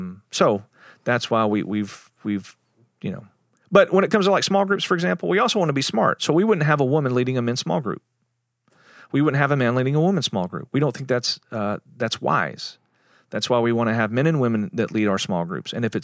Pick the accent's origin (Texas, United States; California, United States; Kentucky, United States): Texas, United States; League City; Specifically, you're from Friendswood, that's your polis. I'm from League City, that's my polis.